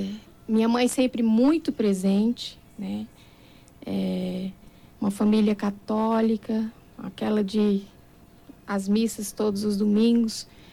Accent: Deodápolis, Mato Grosso do Sul, Brazil; Eu sou filha da terra, né? Sou sul mato-grossense, sou de Deodápolis. Nasci lá em Deodápolis mesmo, Mato Grosso do Sul. E uma terrinha que eu amo, né? Que o povo tenta me tirar de lá, mas não consegue, porque eu gosto muito de lá, né? Minha família toda tá lá

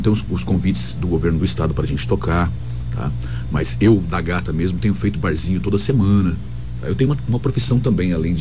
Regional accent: Mato Grosso do Sul, Brazil; Enfim, então cantando essas coisas daqui do Mato Grosso do Sul, na época era Mato Grosso do Sul.

